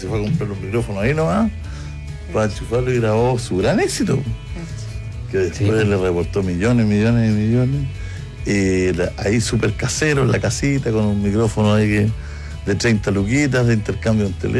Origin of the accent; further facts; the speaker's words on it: Chile; me estoy discriminando porque soy chileno.